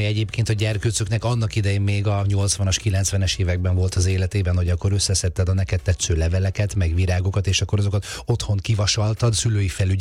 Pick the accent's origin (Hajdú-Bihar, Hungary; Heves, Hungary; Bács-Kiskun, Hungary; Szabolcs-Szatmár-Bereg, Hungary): Hajdú-Bihar, Hungary; Debrecen; jó magam is debreceni vagyok